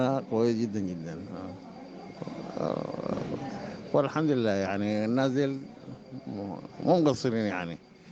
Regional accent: Khartoum, Sudan; بغسل كلى، وأساسا جاي من الخرطوم. كنت بغسل هناك، طبعا هناك المستشفيات قفلت وجينا هنا.

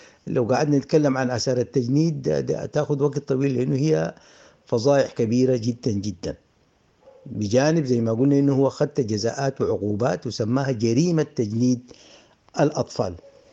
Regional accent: Sudan; إذن نحن عندنا في السودان اللي قال من 18 لو جندوا رقبة ما رقبة ده يعتبر طفل جندي.

